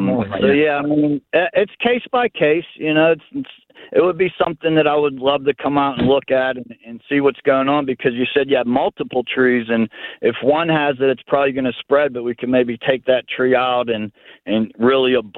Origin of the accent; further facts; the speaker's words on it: Greenfield, Pennsylvania, United States; I like Oakland. I grew up in Greenfield. We're neighbors.